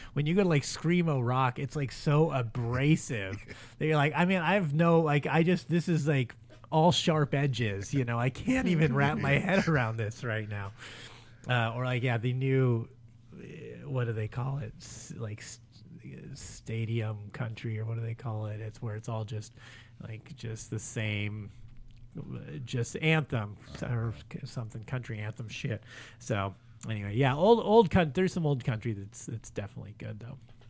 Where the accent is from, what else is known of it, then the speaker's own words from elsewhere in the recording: Long Beach, California, United States; I grew up in Long Beach, so my go to is like G-Funk. I mean, that's what I grew up on, and I mean that's the neighborhood I grew up in, and what I love.